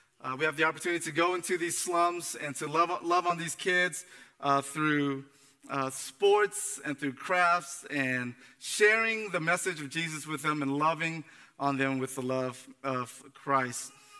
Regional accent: Antioch, Tennessee, United States; This is home for me, Middle Tennessee. As I mentioned, I grew up in Antioch, went to Middle Tennessee State, and then transitioned over to Memphis for ministry for about 10 years

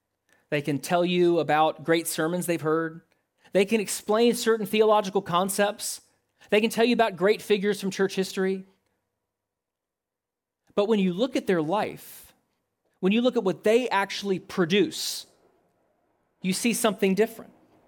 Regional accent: Nashville, Tennessee, United States; I come from Middle Tennessee. I come from Nashville, Tennessee, and that's Music City.

